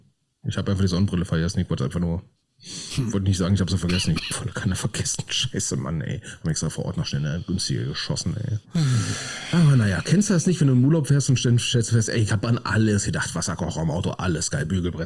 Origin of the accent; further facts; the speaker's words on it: Berlin, Germany; wie ich es als Berliner ausspreche